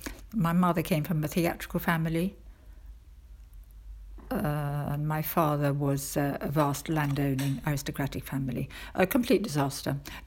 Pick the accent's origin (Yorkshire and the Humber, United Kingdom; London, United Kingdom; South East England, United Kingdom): London, United Kingdom; born there; Yes, so although I was born in London